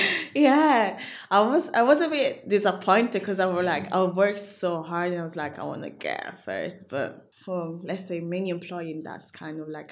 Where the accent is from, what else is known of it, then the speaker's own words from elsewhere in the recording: Coventry, West Midlands, United Kingdom; I'm 20 and I'm from Coventry.